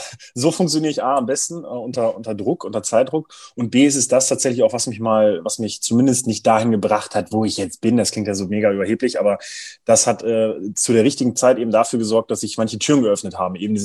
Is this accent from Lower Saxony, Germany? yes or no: yes; Braunschweig, Lower Saxony, Germany; aus Braunschweig, aus meiner Heimatstadt